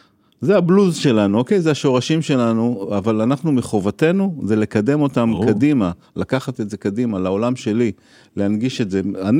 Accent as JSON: {"language": "Hebrew", "town": "Ashdod", "region": "Southern District", "country": "Israel", "tie": "born or raised there", "said": "גדלנו בדירת 3 חדרים באשדוד, 60 מטר בשיקונים שם"}